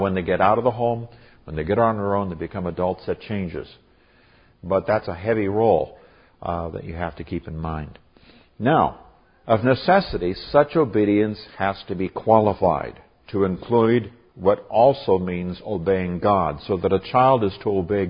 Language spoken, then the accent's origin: English; Nigeria; I came from Nigeria. My parents grew up. They were missionaries there.